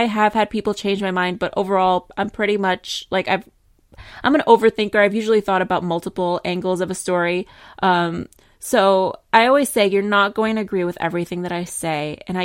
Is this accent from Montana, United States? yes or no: no; New York, United States; I'm a New Yorker, okay? And I have a sense of humor.